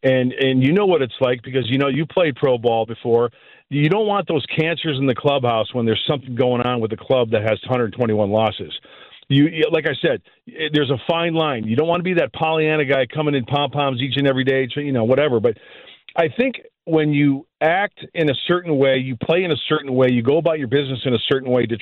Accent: Joliet, Illinois, United States; also born or lived in Aurora; Joliet's great. Very proud to be from there. I was born in Aurora, lived there a year. Then my parents moved to Joliet.

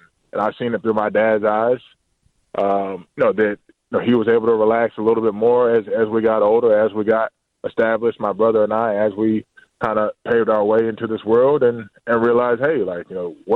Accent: McDonough, Georgia, United States; Growing up in McDonough, Georgia, my dad is from Beaufort, South Carolina. My mom's from Queens, New York.

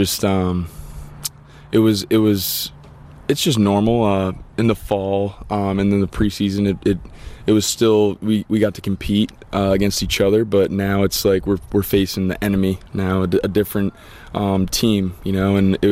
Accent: Rhode Island, United States; I played 5 years at the University of Rhode Island, a D1 out of Rhode Island, my home state

